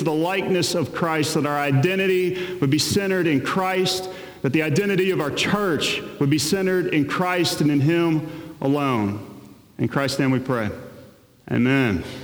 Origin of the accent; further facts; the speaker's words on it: the South, United States; But even growing up where I grew up, I literally knew nothing of Jesus.